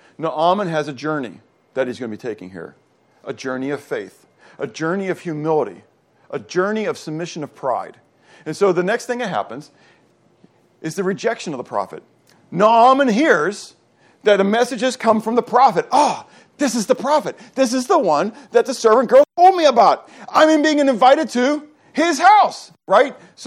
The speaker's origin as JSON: {"language": "English", "town": "Pittsburgh", "region": "Pennsylvania", "country": "United States", "said": "We walked in the snow uphill both ways. I was from Pittsburgh."}